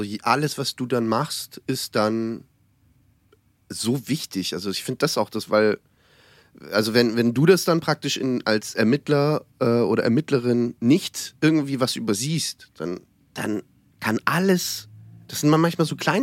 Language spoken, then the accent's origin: German; Baden-Württemberg, Germany; Genau, die, weil aus Heidenheim, Steinheim und ich komme ja eigentlich aus der Gegend.